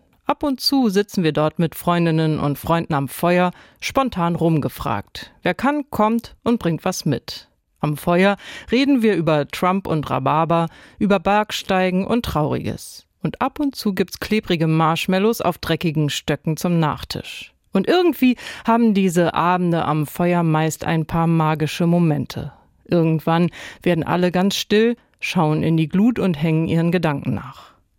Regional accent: Northern Germany, Germany; Mir als Norddeutsche ist das zwar fremd

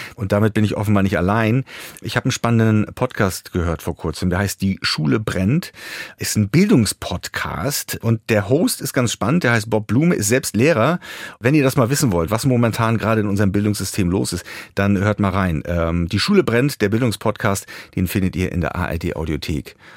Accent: East Germany, Germany; weil ich bin in der DDR groß geworden

